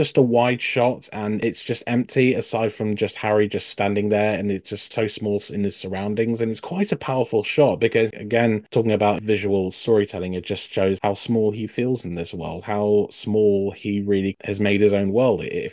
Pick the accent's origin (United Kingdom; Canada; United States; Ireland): United Kingdom; or even in my case as a Brit, all the TARDIS sounds on Doctor Who.